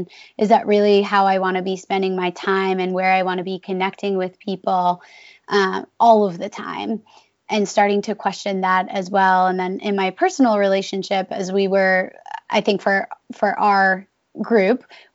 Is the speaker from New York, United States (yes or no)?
yes; Long Island, New York, United States; growing up on Long Island. And what I grew up with was really seeing all of my family and pretty much everybody that I knew working in a very traditional job.